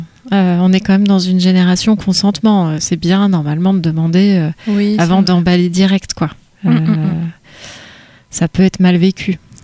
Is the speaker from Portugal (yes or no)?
no; Île-de-France, France; c'est mes origines de Seine-et-Marne. Je suis meulnaise, moi. Qu'est-ce que vous voulez? Je suis de la Brie